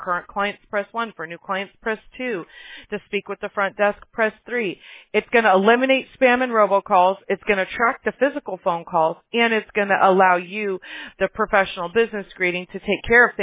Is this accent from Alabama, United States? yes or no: yes; Alabama, United States; I'm from Alabama.